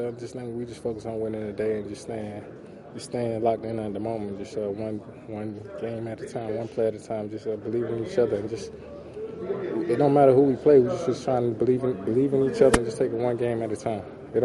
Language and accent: English; South Carolina, United States; I just think just growing up in South Carolina, it was a lot of Cowboys fans just growing up.